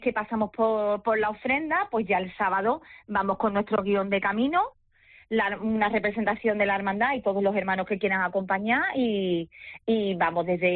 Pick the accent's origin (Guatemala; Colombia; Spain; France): Spain; Huelva, Andalusia; Sobre todo de aquí de Huelva, ¿no? Sí. Por ejemplo, yo no soy de Lepe. De Lepe es mi madre. Sí. ¿Sabes? Yo soy de aquí de la capital.